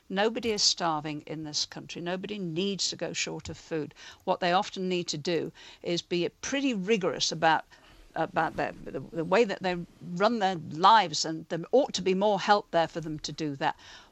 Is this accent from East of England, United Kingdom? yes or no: no; Liverpool, North West England, United Kingdom; I come from Liverpool.